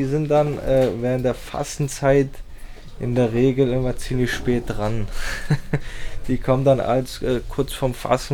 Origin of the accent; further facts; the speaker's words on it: Freiburg, Baden-Württemberg, Germany; ich bin hier im Stühlinger aufgewachsen, meine Eltern leben jetzt schon seit bestimmt über 20 Jahren auch in Stühlinger.